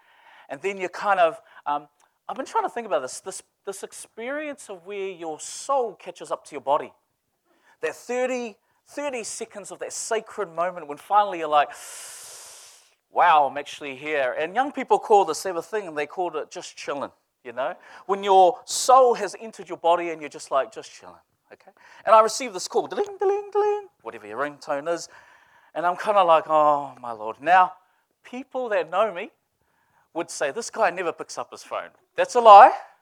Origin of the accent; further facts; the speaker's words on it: Samoa; first language Samoan; English is a second language; Te ao manuia in my language, in my native tongue, in Samoan, our culture, which means good morning.